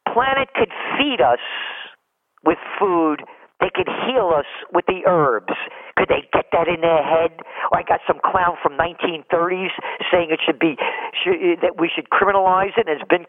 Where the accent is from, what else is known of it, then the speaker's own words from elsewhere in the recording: Bronx, New York, United States; You know, I was born in the Bronx. I ran away from PS 76 in the Bronx and crossed the Boston Post Road, which was the major artery in those days between New York and Boston, at 4.5 years old when I ran away from kindergarten.